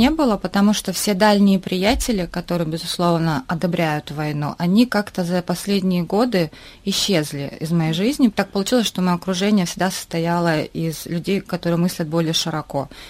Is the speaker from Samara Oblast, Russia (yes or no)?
yes; Samara, Samara Oblast, Russia; now in Moscow, Russia; в нашей семье мы вообще из Самары и вынуждены были переехать в Москву